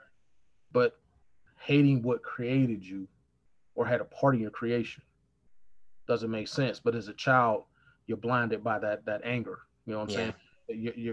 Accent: Pittsburgh, Pennsylvania, United States; also born or lived in North Carolina / Michigan / Virginia; I was born in North Carolina, moved up to Michigan, left there when I was three, Pittsburgh, Pennsylvania.

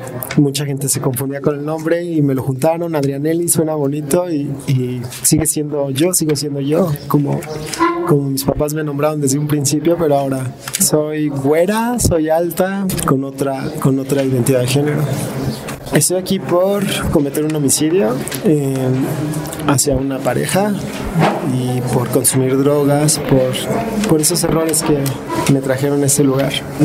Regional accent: Mexico City, Mexico; Soy de la Ciudad de México

